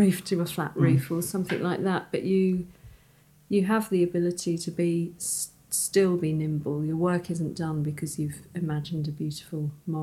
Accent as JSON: {"language": "English", "region": "London", "country": "United Kingdom", "tie": "born or raised there", "said": "I was born in London, brought up in London, and I just wanted to leave London."}